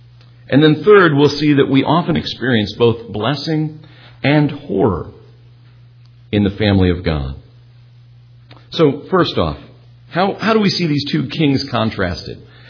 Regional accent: Ireland; Tomorrow is St. Patrick's Day, and I am Irish all year round, not simply one day a year.

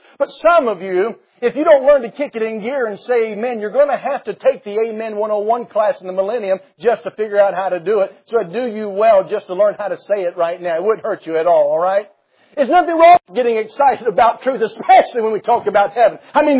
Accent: North Carolina, United States; I'm from North Carolina. I talk about Southerners because I are one. And growing up in North Carolina

